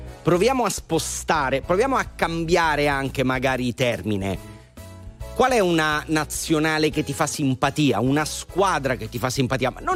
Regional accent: Naples, Campania, Italy; essendo napoletano, c'ho due nazionalità, quella italiana e quella napoletana e quella argentina

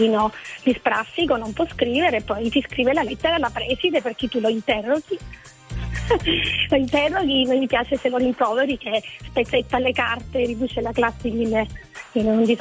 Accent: Modica, Sicily, Italy; Io sono della Sicilia, sono Modica, provincia di Ragusa

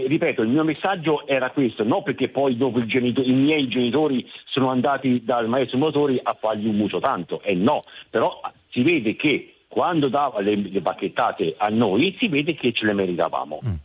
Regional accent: Rome, Lazio, Italy; moved away as an adult; now in Grosseto, Italy; Sono di Grosseto, nato a Roma ma immigrato a Grosseto nel 70

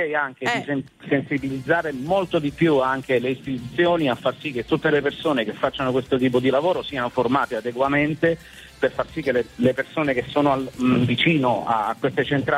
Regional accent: Lesina, Apulia, Italy; io vengo da Lesina, in provincia di Foggia, che è un paesino sospeso tra veramente terra e mare, perché abbiamo lago, mare e montagna.

